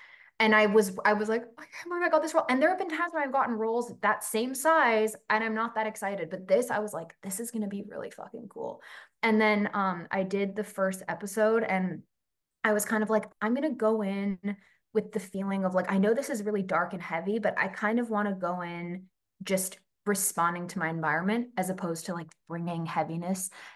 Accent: Vancouver, British Columbia, Canada; now in Toronto, Canada; I grew up in Vancouver

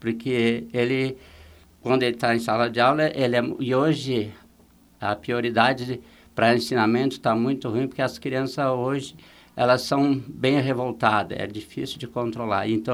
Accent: São Joaquim, Santa Catarina, Brazil; E eu sou natural de São Joaquim.

